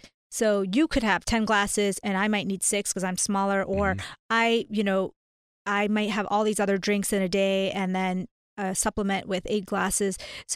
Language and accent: English; India; now in United States; So, long story short, I am an Indian, a South Asian immigrant to the U.S.